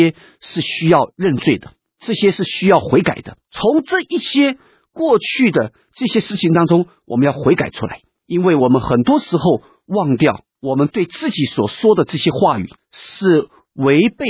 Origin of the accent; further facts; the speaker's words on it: China; 特别是我们中国人。 我们中国人成长在一个文化的里面